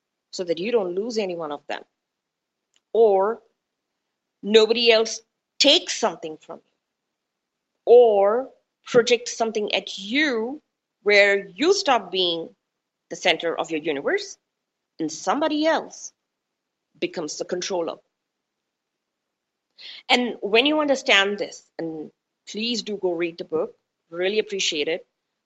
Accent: Mumbai, Maharashtra, India; English is a second language; because I'm educated in English. And I grew up in Bombay, which is now Mumbai, and educated in English, so don't know, and I'm going to admit this, I don't know how to read or write my native language. I do know how to read and write Hindi

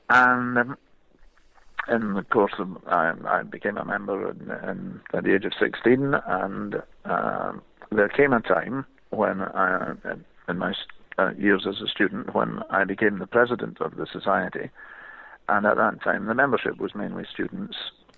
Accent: Troon, Scotland, United Kingdom; also born or lived in Edinburgh; I was born in Edinburgh, but I have never lived there. I grew up on the west coast of Scotland in Troon, which any golfers listening will know.

